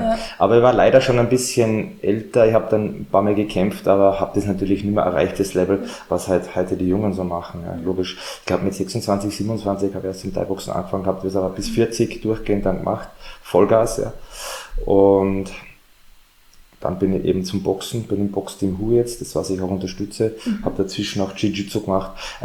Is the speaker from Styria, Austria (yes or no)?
yes; Graz, Styria, Austria; now in Salzburg, Austria; ich bin ja emigriert nach Salzburg, ja, von der Steiermark, ich bin ja Grazer.